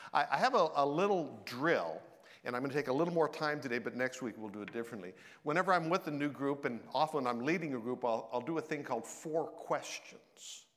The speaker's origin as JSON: {"language": "English", "town": "Blind River", "region": "Ontario", "country": "Canada", "tie": "born or raised there", "said": "I'm from Northern Ontario. My home was a little town called Blind River. It was about 2,500 people, two-thirds French, one-third English. I'm from a family of five."}